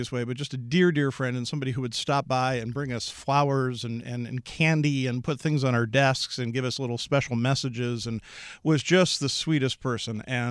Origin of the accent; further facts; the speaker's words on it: Pennsylvania, United States; Well, hey, I grew up near New Hope.